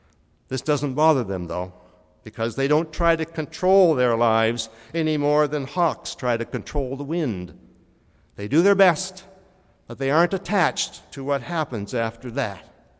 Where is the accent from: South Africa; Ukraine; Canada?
Canada; Harvey Station, New Brunswick; As a boy growing up in Harvey Station, maybe I was kind of weird.